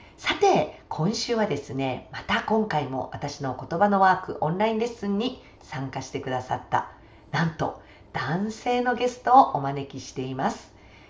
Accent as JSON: {"language": "Japanese", "region": "Wakayama", "country": "Japan", "tie": "born or raised there", "said": "なんと私の故郷でもある和歌山県から"}